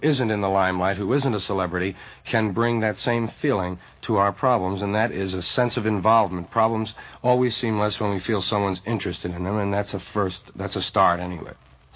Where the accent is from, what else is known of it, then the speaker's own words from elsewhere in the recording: New York, United States; I was brought up in the Upper West Side around 125th in Amsterdam.